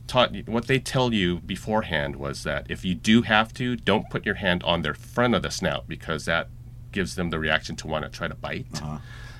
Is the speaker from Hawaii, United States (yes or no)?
yes; Hawaii, United States; And growing up in Hawaii, I'm used to being in the water.